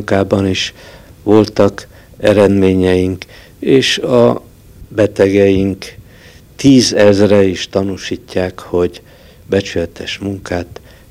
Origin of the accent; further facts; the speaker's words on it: Karcfalva, Harghita, Romania; also born or lived in Cluj-Napoca; now in Targu Mures, Romania; jött Kolozsvárról, hanem én is Kolozsvárról jöttem ide. 1945-ben karcfalvi származású vagyok.